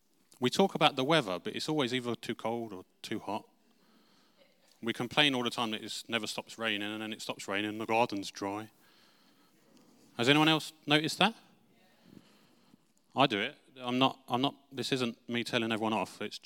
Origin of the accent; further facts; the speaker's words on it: United Kingdom; We, as British people, can stand on the word of God and apply it to our lives and our nation.